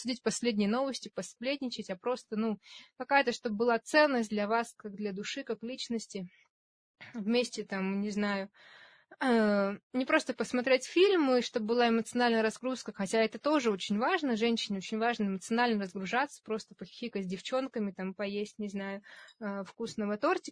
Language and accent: Russian; Russia; born there; я не знаю, я родилась в России, мне там 25 лет.